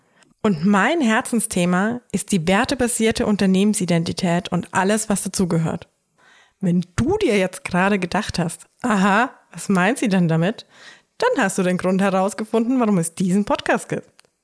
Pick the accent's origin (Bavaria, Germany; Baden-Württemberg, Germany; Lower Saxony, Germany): Bavaria, Germany; Traunstein; now in Salzburg, Austria; Wie du vielleicht an meinem Dialekt hörst, wohne ich zwar in Salzburg, aber bin eigentlich aus Bayern. Ich bin in Traunstein im Chiemgau aufgewachsen, aber meine Wurzeln liegen auch in Salzburg. Ich bin zwischen den Grenzen groß geworden und wie man hier so schön sagt, lebenslange Grenzgängerin.